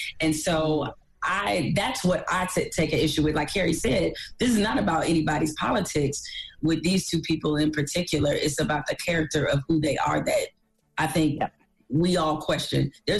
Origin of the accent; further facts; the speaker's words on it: Detroit, Michigan, United States; I'm also from Detroit, and I wasn't always at ESPN.